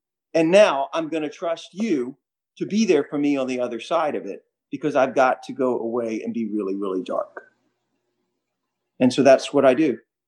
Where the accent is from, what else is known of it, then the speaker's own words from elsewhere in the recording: the South, United States; I was raised in the South